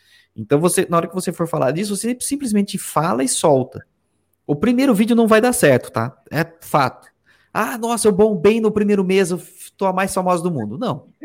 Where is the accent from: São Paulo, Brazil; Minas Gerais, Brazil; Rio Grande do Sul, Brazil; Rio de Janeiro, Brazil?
São Paulo, Brazil; born there; eu nasci no interior de São Paulo e por muito tempo eu tive vergonha do meu sotaque.